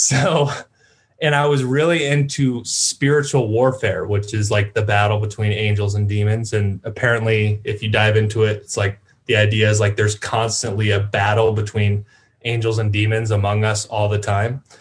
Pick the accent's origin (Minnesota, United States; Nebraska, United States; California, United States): California, United States; Sacramento; Sacramento.